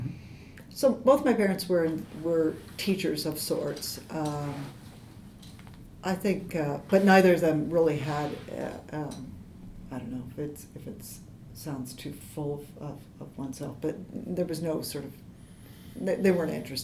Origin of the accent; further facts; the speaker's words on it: West Lafayette, Indiana, United States; born there; I was born in 1960, so this year I will be 53. I was born in West Lafayette, Indiana, where my father was finishing up college.